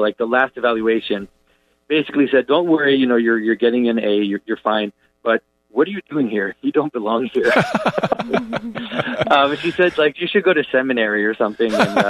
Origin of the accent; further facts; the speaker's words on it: Quebec, Canada; Well, I grew up here in Quebec, which is a French-speaking part of Canada